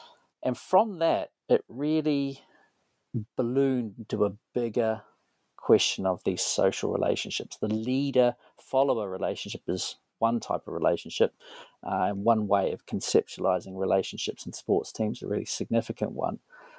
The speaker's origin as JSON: {"language": "English", "country": "New Zealand", "said": "I'm a New Zealander"}